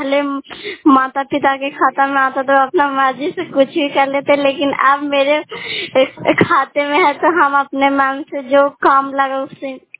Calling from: Nalanda, Bihar, India; मैं कामधा से बोल रही, थाना चंडी जिला नालंदा।

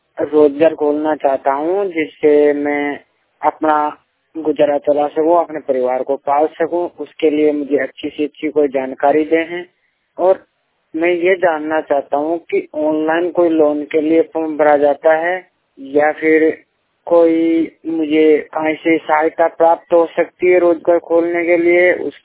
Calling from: Ajmer, Rajasthan, India; मैं राजस्थान अजमेर से हूँ।

